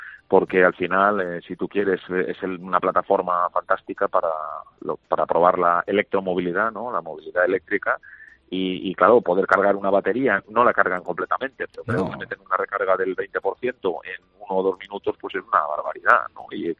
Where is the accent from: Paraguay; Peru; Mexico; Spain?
Spain; como director del circuito y como español